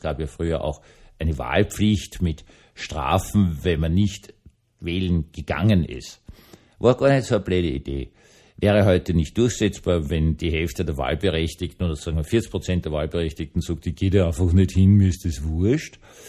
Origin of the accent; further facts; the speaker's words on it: Austria; Man muss ganz ehrlich sagen, als Österreicher hat man es nicht geglaubt.